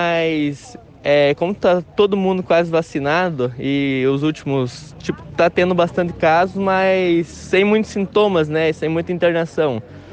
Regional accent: Arapoti, Paraná, Brazil; Sou de Arapoti, Paraná.

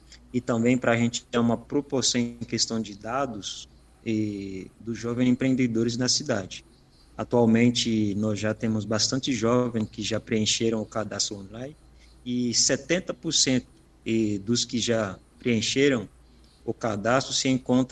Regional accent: Haiti; moved away; eu saí do Haiti em 2010, logo depois de um grande terremoto que destruiu o país. Na época, eu morava na capital do país

